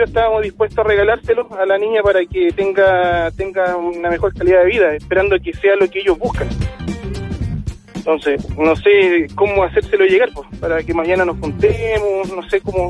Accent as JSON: {"language": "Spanish", "town": "Peñaflor", "region": "Santiago Metropolitan", "country": "Chile", "said": "yo soy de Peñaflor también"}